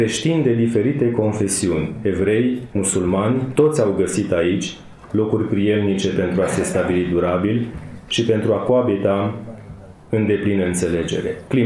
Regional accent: Bucovina, Romania; eu sunt bucovinean

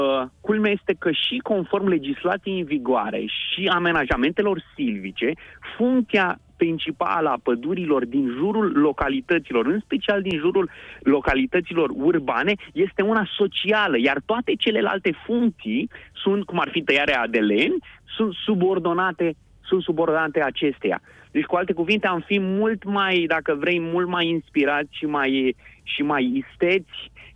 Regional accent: Argeș, Romania

